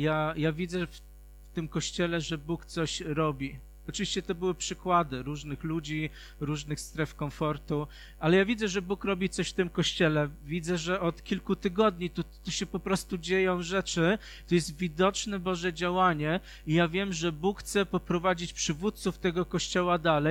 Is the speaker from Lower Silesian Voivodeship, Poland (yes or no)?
yes; Lower Silesian Voivodeship, Poland; jak ja z Dolnego Śląska przyjechałem tutaj do was